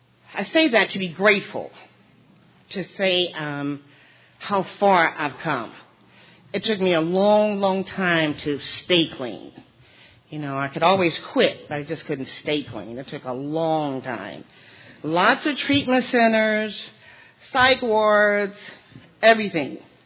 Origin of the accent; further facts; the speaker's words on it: St. Louis, Missouri, United States; now in Nashville, United States; But I also need to say I'm originally from St. Louis.